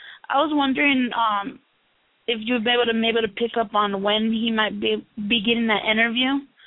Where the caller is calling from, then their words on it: California, United States; I'm calling from California.